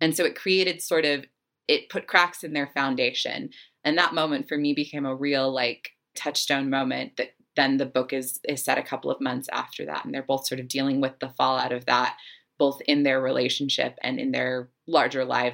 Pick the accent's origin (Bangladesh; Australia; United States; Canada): United States; Salt Lake City, Utah; And I grew up in Salt Lake City, Utah, so you can extrapolate what you want from that.